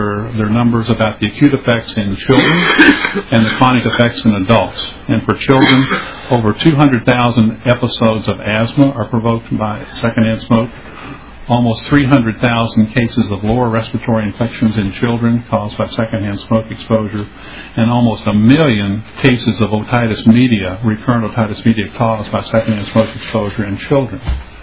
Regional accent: Rochester, Minnesota, United States; I'm from Rochester, Minnesota.

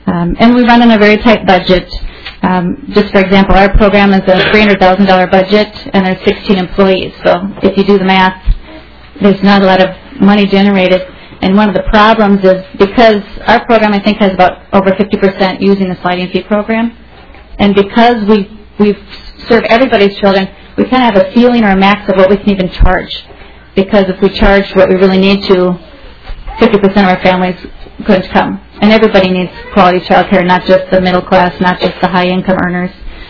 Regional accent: Fergus Falls, Minnesota, United States; And I'm from Fergus Falls, Minnesota, West Central Minnesota

